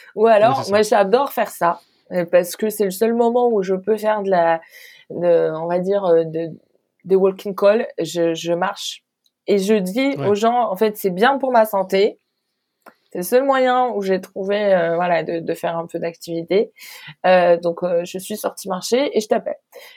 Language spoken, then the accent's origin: French; Morocco; moved away as an adult; now in France; Quand je suis arrivée en France la première fois, parce que j'ai grandi au Maroc et que j'ai travaillé au Maroc au début, je suis arrivée en 2014